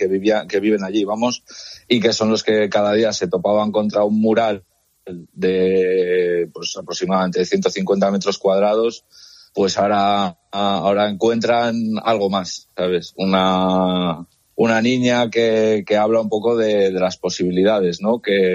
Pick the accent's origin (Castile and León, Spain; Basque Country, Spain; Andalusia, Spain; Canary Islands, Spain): Castile and León, Spain; León; de la montaña, que como quien dice ahí en León, yo soy de León y te sentías, ¿no?, como un poco aislado en este sentido.